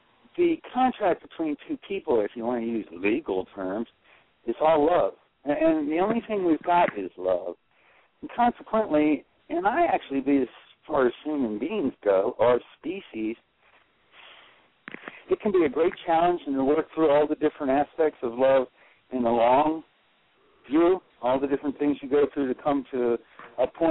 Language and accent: English; Hanover, Pennsylvania, United States; Well, I'm from Hanover, Pennsylvania